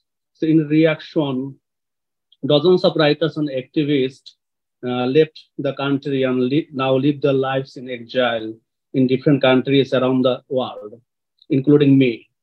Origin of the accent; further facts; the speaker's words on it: Bangladesh; English is a second language; moved away as an adult; now in United States; So I am from Bangladesh, which is an Asian nation located Southeast India. So before coming to America